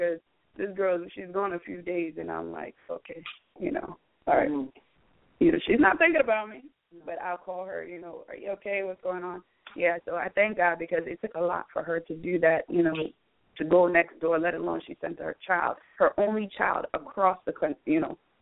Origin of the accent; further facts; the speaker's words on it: Sierra Leone; growing up in Sierra Leone, growing up in the community, you know, like, for example, I always use myself. For example, my mother was a Christian and my father is a Muslim.